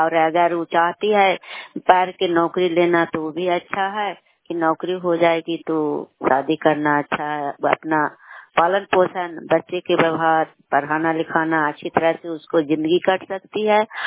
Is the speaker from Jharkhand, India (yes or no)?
no; Mohanpur, Bihar, India; ग्राम मोहनपुर है, समुद्रपुर पंचायत है, नालंदा जिला की निवासी हूँ।